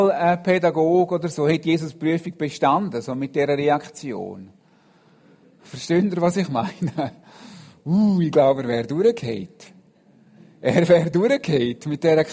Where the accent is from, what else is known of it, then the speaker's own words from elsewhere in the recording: Switzerland; habt ihr den Eindruck, sind wir Schweizer bekannt für unseren grossen Glauben?